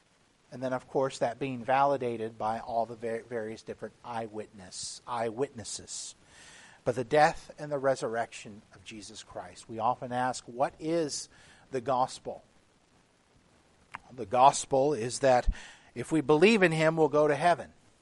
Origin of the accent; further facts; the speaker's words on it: Texas, United States; A spread that, you know, those of you know I'm from Texas, a spread that any boy from Texas or a southern state would look at and go, yum